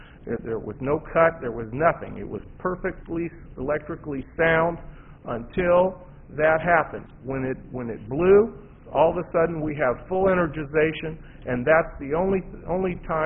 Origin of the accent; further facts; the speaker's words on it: Muncie, Indiana, United States; I'm from Muncie, Indiana